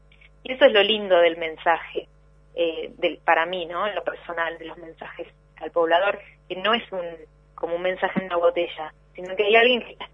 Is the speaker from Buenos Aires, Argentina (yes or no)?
no; Trelew, Chubut, Argentina; vengo de Chubut, de Trelew, así que mi infancia estuvo signada por los mensajes y, bueno, muchos recuerdos.